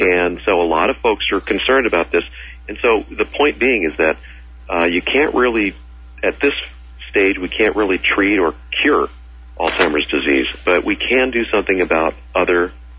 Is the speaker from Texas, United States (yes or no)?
yes; Austin, Texas, United States; born there; I was born in Texas, Austin, Texas.